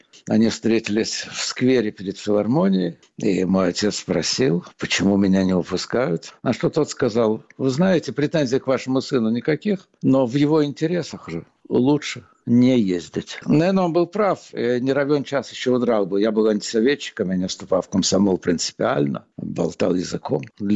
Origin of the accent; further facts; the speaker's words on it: Russia; moved away as an adult; Я уехал из России, мне было немногим больше 20.